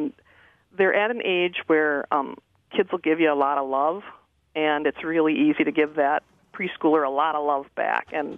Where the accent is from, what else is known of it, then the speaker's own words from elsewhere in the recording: Green Bay, Wisconsin, United States; And I grew up in Green Bay, and we had a number of branches there